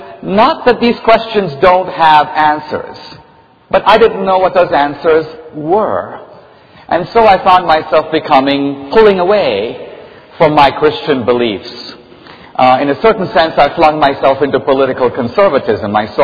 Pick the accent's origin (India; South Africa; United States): India; Goa; also born or lived in Mumbai, India; And I was, oddly enough, for that part of the world, born Christian. I'm from a part of India in the south called Goa